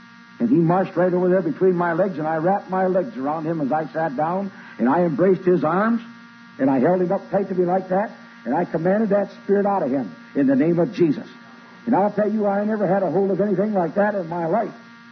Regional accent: Monroe, Michigan, United States; moved away as an adult; now in Indiana, United States; I came from Monroe, Michigan. That's where I was born and raised, spent the first 30 years of my life. I come out into Indiana, and since that time, I never have been back into Michigan, only to preach.

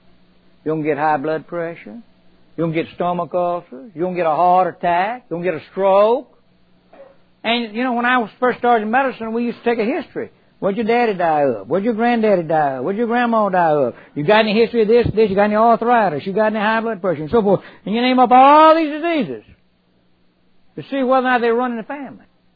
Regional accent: Alabama, United States; born there; I was born down in Alabama. And everybody had a front porch.

